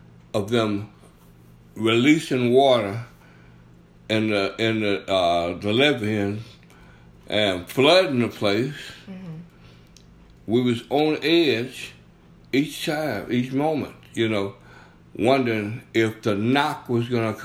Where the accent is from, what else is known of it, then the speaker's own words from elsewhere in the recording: Galveston, Texas, United States; being that I grew up in Galveston, and Galveston is constantly hit by hurricanes when I was young and everything